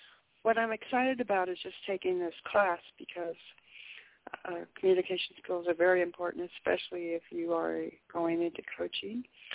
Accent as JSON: {"language": "English", "town": "Weed", "region": "California", "country": "United States", "tie": "born or raised there", "said": "Well, I said I was from Weed, California. I'm a native Californian"}